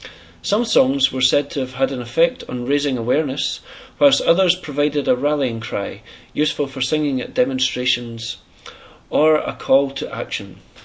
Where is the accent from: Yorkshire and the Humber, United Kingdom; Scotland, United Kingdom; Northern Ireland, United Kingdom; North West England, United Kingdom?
Scotland, United Kingdom; now in Berlin, Germany; I'm an artist from Scotland, based in Berlin.